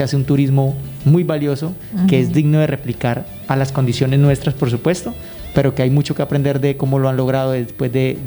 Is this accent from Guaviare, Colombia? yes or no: yes; Guaviare, Colombia; also born or lived in Armenia; Yo realmente nací en Armenia, sí. Porque tuve la oportunidad de que en esa época había bastante recurso y mi padre, por miedo a cómo iba a ser el tema del parto en Guaviare, mandaba siempre a mi mamá hasta el eje cafetero, hasta Armenia